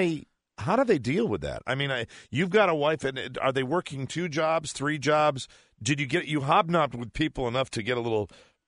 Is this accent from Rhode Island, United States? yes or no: no; Connecticut, United States; that's what we grew up in Connecticut. And in my little hometown, you know, back in the days before it became Suburbia USA, this is what we would do.